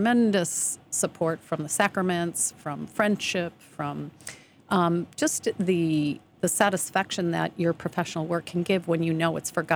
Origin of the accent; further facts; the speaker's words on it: Glenview, Illinois, United States; I grew up outside of Chicago in Glenview.